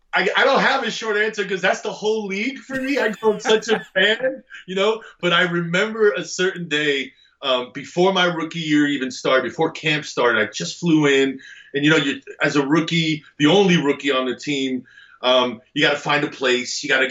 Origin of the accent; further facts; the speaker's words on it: New Jersey, United States; Now, you got to remember context for me. I grew up in Jersey.